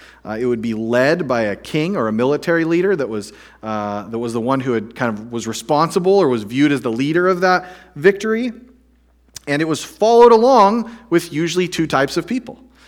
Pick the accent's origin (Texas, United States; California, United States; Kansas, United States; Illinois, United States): Texas, United States; Dallas; I grew up in Dallas